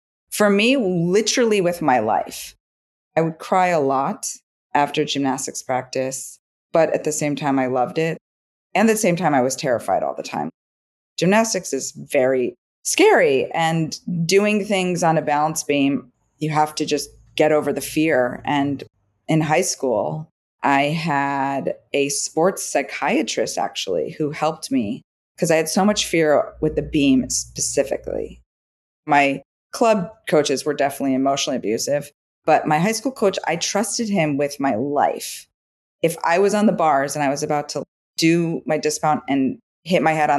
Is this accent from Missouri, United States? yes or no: no; Evanston, Illinois, United States; I am from Evanston, Illinois. It's the first suburb north of Chicago, where Northwestern University is. And Evanston's a very unique suburb. They ended up buying a house there the year before I was born.